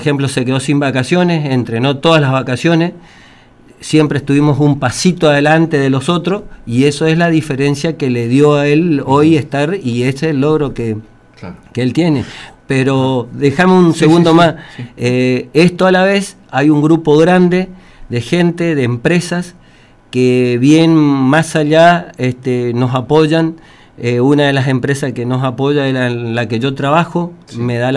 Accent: Santo Tomé, Corrientes, Argentina; somos de Santo Tomé Corrientes.

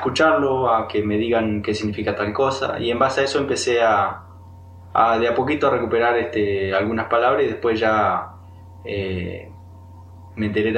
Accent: El Pantanoso, Río Negro, Argentina; born there; Yo nací en un lugar que se llama El Pantanoso, que queda hacia el sudeste de Bariloche. Y queda a unos 35 kilómetros donde se ubica la comunidad Cañumil, que es la cual pertenezco, donde nacieron mi papá y donde se criaron mis padres, mi madre

